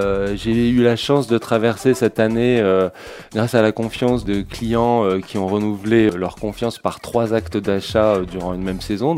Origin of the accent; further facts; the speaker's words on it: northern France, France; je viens du nord de la France